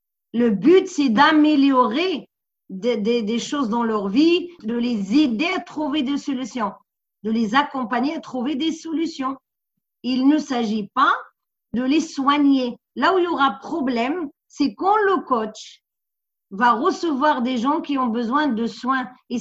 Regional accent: Morocco; French is a second language; Je viens du Sahara marocain.

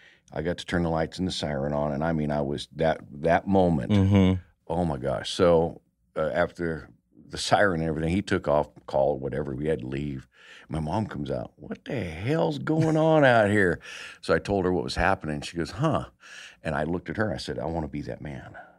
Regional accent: Hilmar, California, United States; also born or lived in Cody, Wyoming; I say my formative growing up years was in Hillmar.

